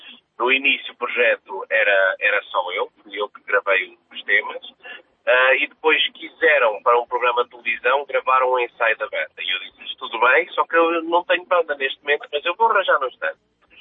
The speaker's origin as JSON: {"language": "Portuguese", "town": "Coimbra", "region": "Centro", "country": "Portugal", "tie": "born or raised there", "said": "Todos nascidos e criados em Coimbra."}